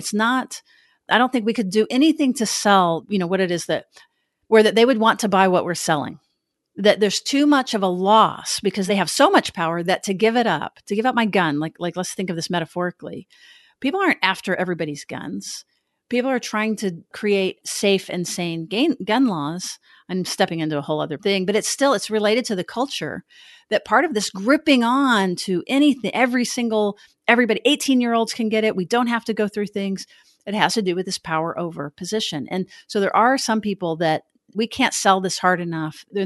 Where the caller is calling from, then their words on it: Texas, United States; We're recording from Texas